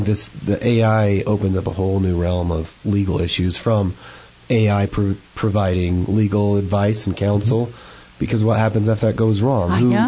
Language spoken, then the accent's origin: English; Chino Valley, Arizona, United States; I grew up in Chino Valley, so this is kind of my home. We moved up here in I was 12 years old, so mid-90s, and my dad lives out here in the area.